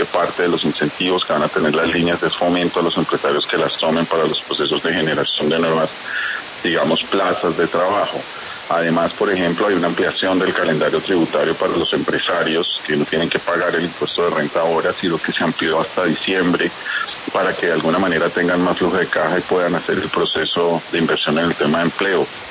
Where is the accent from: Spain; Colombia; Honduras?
Colombia; todos como colombianos